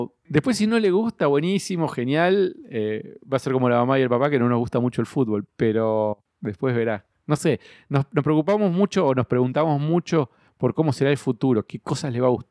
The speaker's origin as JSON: {"language": "Spanish", "town": "Cipolletti", "region": "Río Negro", "country": "Argentina", "tie": "born or raised there", "said": "Nos criamos en Chipoleti, en Río Negro."}